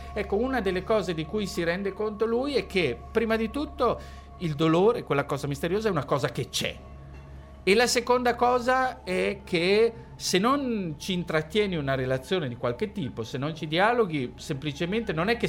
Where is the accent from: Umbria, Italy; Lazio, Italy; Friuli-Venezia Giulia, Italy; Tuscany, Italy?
Lazio, Italy; Rome; Sono romano